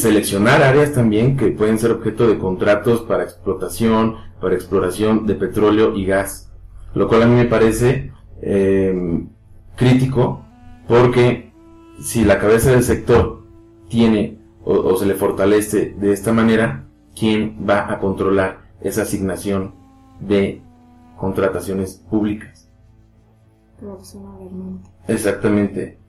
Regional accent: Mexico; como mexicano que me ha tocado vivir cambios significativos en mi país

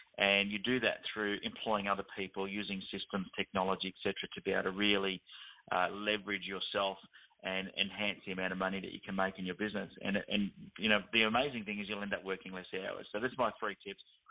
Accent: Australia; The .au is because we're in Australia. You know, I've got that on my accent.

